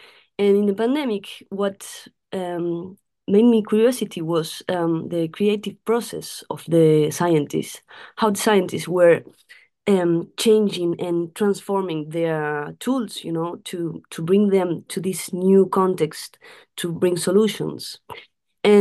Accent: Córdoba, Argentina; We come from Argentina, from Córdoba.

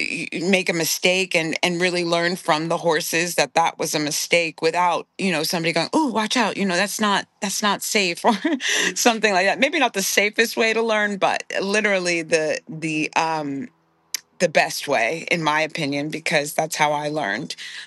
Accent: Nutley, New Jersey, United States; So I grew up in Nutley, New Jersey. So it was North Jersey, and Suburban Essex, it was a farm.

